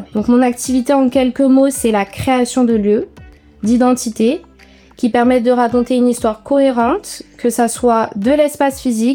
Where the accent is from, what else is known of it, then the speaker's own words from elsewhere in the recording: St. Martin; moved away as an adult; Donc j'ai grandi à Saint-Martin avec un parcours assez classique